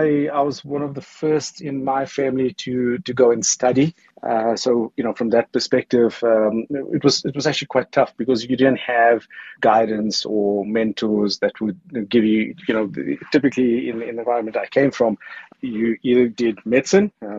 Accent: Roshni, Gauteng, South Africa; I come from a little town called Roshni, which is near Vereeniging.

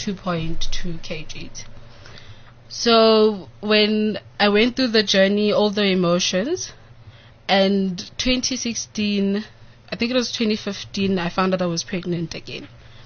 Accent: Orange Farm, Gauteng, South Africa; Because I'm from Orange Farm.

